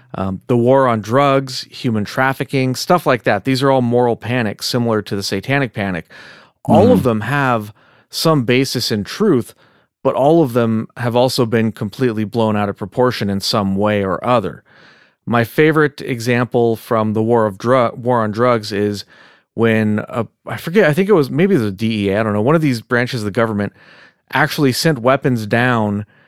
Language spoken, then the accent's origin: English; Diamond Bar, California, United States; Like, we were in a fairly blue-collar neighborhood, but we grew up in Diamond Bar, and it's not a rough area at all.